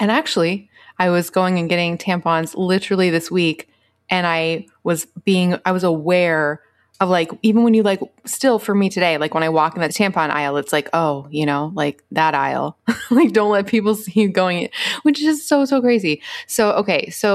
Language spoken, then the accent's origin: English; the South, United States; now in Atlanta, United States; I'm from Atlanta now, as you know, but raised in the Bible Belt South. And so it's interesting because I grew up in this microcosm of like a Christian upbringing.